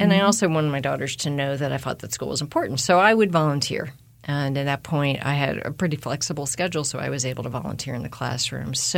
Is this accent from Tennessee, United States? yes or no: no; Pennsylvania, United States; So I grew up outside of Philadelphia.